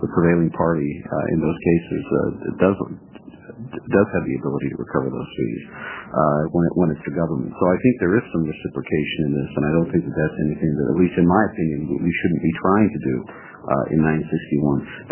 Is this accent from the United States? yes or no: yes; Bend, Oregon, United States; even in lowly places like Bend, my hometown